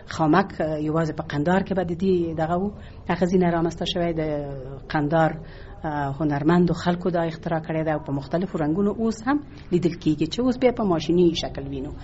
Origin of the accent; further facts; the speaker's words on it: Ghazni, Afghanistan; born there; او زه خو په غزنی کې زیږیدلې ما او د غزنی خلک مې لیدلې دي